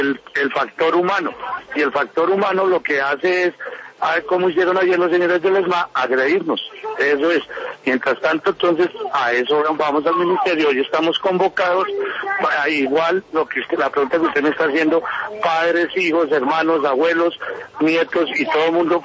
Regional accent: Colombia; como conductores colombianos

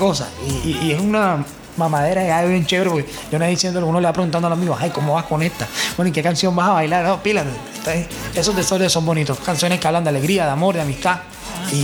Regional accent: Cartagena, Bolívar, Colombia; Invito a un gran amigo que es … que es de mi tierra, Cartagena

